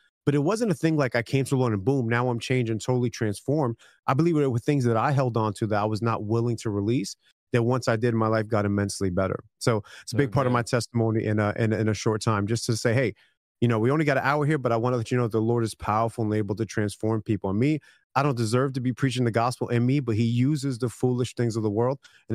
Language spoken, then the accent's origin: English; Brooklyn, New York, United States; So I grew up in Brooklyn. So my family brought us up Catholic, but we have Jewish heritage going back to Spain when the Jews were forced to become Catholic.